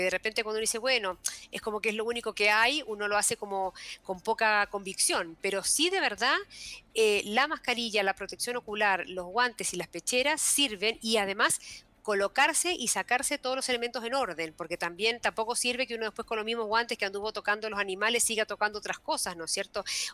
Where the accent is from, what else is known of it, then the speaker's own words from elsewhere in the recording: Argentina; Yo que soy argentina, o sea, la siento mucho.